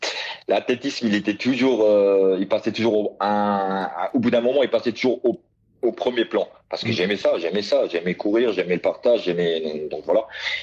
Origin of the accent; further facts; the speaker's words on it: Sarreguemines, Grand Est, France; je refais cette licence handisport au club chez moi à la Sarre, à Sarreguemines.